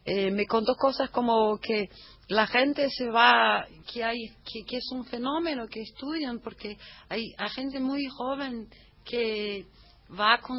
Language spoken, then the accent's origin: Spanish; Rio de Janeiro, Brazil; Spanish is a second language; now in São Paulo, Brazil; Yo estoy viviendo en San Paulo, que es una... Yo soy de Río.